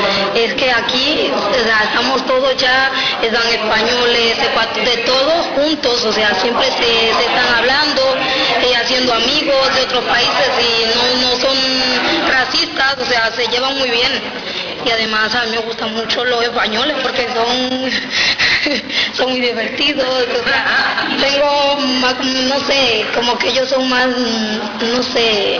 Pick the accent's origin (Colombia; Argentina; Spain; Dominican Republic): Dominican Republic; A veces sí, pero no olvido que soy dominicana tampoco.